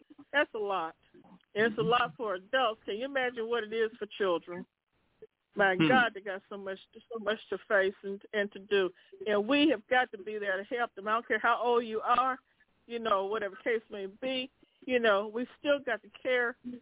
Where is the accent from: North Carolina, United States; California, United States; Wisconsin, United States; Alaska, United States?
North Carolina, United States; when I grew up in North Carolina from where I'm from, the mailman, factory worker, the teacher, the minister, all of us lived in the same neighborhoods